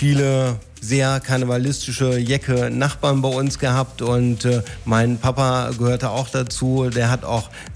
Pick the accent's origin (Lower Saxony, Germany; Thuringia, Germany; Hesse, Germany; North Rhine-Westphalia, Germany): North Rhine-Westphalia, Germany; Cologne; Ich bin ja groß geworden im Kölner Norden in Pesch